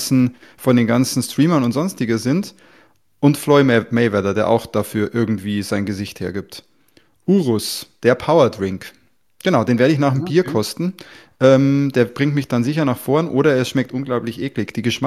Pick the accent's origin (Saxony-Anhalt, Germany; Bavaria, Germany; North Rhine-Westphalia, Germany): Bavaria, Germany; ich bin nicht aus München, aber wir sind alle aus Bayern. Ich bin Nähe München